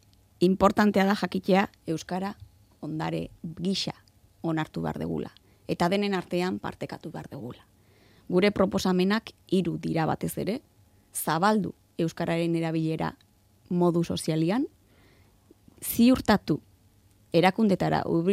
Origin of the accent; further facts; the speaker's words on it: Basque Country, Spain; Basque is a second language; Ni euskalduna naiz, baino ez dut inoiz euskaraz ikasi.